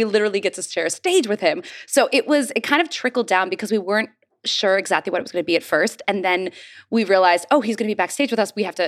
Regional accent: Pittsburgh, Pennsylvania, United States; I grew up in Pittsburgh and like I followed the Pirates

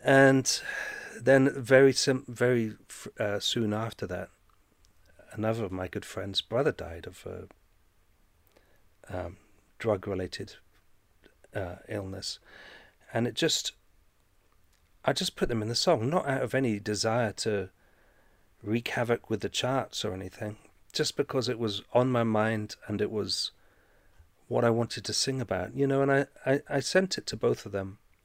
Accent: Scotland, United Kingdom

